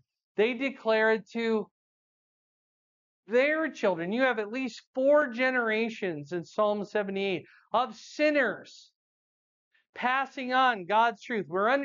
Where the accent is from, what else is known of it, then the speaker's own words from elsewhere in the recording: Fort Dodge, Iowa, United States; We'd already moved to Cedar Rapids by then. I grew up in Fort Dodge.